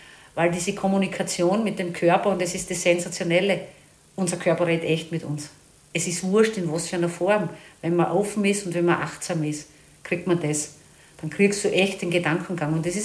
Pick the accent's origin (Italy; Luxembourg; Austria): Austria; Graz, Styria; born there; also born or lived in Salzburg / Unterpremstätten / Stahlhof; Geboren bin ich in Graz und dann sind wir in Salzburg, Unterbremstetten und dann sind wir nach Stahlhof gekommen.